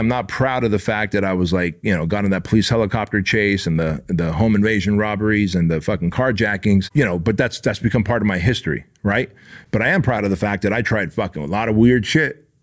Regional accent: Santa Ana, California, United States; I came as an immigrant from a foreign country. I was molested as a little boy. I grew up in Section 8 government-assisted housing. I fucking fought off F Troop, a fucking gang in Santa Ana that's fucking violent.

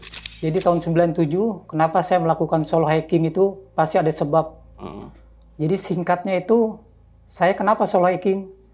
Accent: Bandung, West Java, Indonesia; now in Tangerang, Indonesia; Saya asli Bandung dan tinggal di Tangerang.

